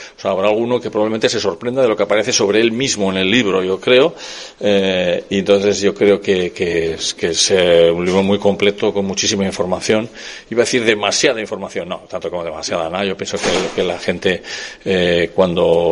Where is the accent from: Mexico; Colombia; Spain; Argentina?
Spain; Bilbao, Basque Country; porque no somos tan chulitos, aunque somos de Bilbao